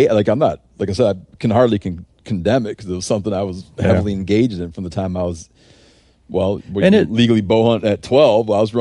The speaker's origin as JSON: {"language": "English", "region": "Michigan", "country": "United States", "tie": "born or raised there", "said": "Like when I grew up in Michigan for deer"}